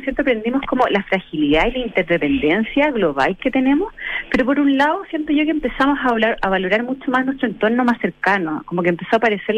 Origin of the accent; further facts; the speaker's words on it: Villarrica, Araucanía, Chile; en Villarrica, que es una ciudad que tiene